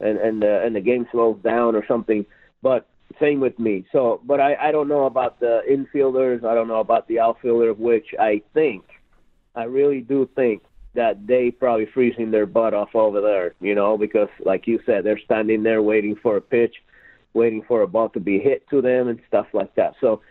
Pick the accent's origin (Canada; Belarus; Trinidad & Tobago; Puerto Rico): Puerto Rico; I came from Puerto Rico and it was it's not cold at all over there.